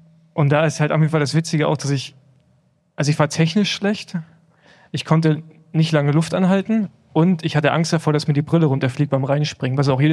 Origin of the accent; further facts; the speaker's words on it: Rostock, Mecklenburg-Vorpommern, Germany; ich komme aus Rostock, habe beim PSV Rostock angefangen.